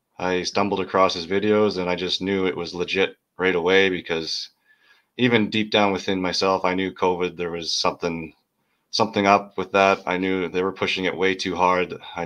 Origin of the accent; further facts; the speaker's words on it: Alberta, Canada; I'm born and raised in Alberta, Canada, and currently living in Edmonton, the same as Glenn.